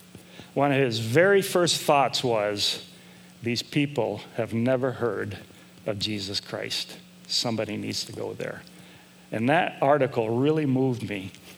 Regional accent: Indonesia; we were accepted as to be dorm parents in the boarding school that I grew up in Indonesia

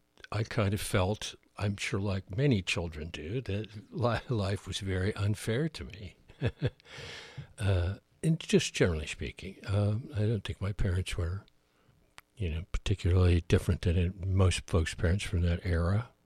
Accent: Fresno, California, United States; born there; So I was born in California, fabulous Fresno, California.

